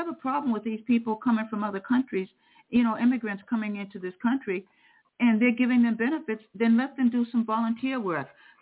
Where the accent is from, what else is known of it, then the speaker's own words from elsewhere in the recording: Massachusetts, United States; You know, I was born and raised on Cape Cod